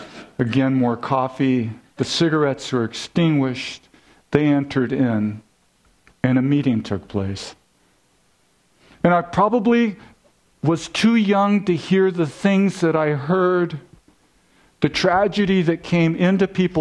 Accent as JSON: {"language": "English", "town": "Vista", "region": "California", "country": "United States", "tie": "born or raised there", "said": "I was raised in Vista, California. I don't know if you're familiar with it. We're inland from Oceanside, right?"}